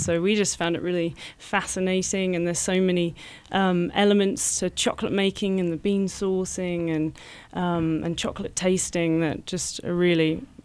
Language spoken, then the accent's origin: English; East of England, United Kingdom; my family in England are actually farmers, a generation of farmers. I'm from Essex in England.